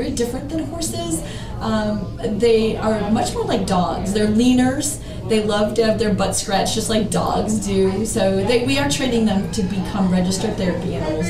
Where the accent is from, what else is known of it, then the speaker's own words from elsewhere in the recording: Barrington, Illinois, United States; Yeah. Well, we're from Barrington, Illinois